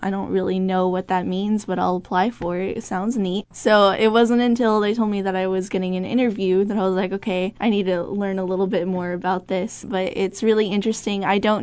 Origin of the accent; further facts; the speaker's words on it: Arlington, Washington, United States; I grew up in Arlington, Washington. I went to Arlington High School.